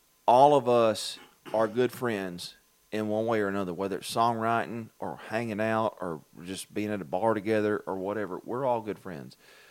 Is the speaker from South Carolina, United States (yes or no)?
no; Baxley, Georgia, United States; now in New York, United States; Listen, cuz, I'm from Baxley. I've been living in New York. I ain't talking about New York City. Everybody in Georgia thinks New York is New York City. I've been living in Western New York